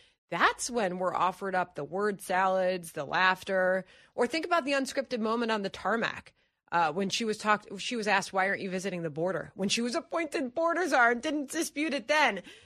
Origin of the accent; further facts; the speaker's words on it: Chicago, Illinois, United States; I think about my hometown of Chicago and what they have dealt with there